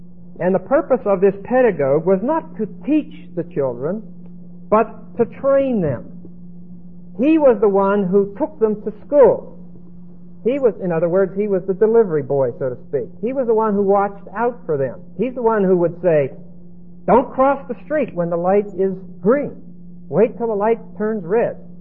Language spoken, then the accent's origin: English; Pennsylvania, United States; I'm from Pennsylvania, Dutch, French, Scotch, Irish family